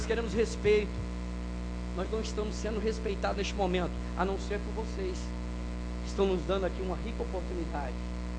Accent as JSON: {"language": "Portuguese", "town": "Anápolis", "region": "Goiás", "country": "Brazil", "said": "nós somos de Goiás, nós somos de Anápolis, nós não somos de Curitiba, mas é goiano"}